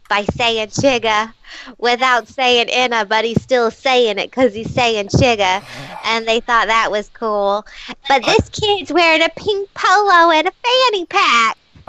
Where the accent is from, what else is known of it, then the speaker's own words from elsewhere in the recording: Los Angeles, California, United States; born there; Well, I was born by then, but at L.A., when brutality was horrible.